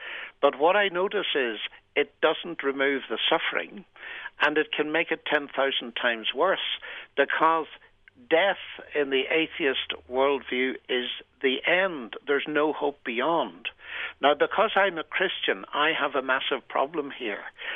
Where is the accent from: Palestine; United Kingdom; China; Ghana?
United Kingdom; Northern Ireland; I'm from Northern Ireland, and it has got quite a history of sectarian violence